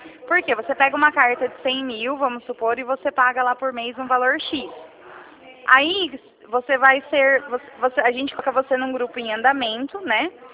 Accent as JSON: {"language": "Portuguese", "region": "São Paulo", "country": "Brazil", "said": "Eu sou do interior de São Paulo, né?"}